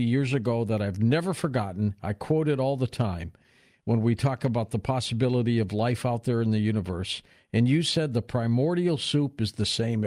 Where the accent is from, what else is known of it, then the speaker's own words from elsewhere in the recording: Detroit, Michigan, United States; I was from Detroit.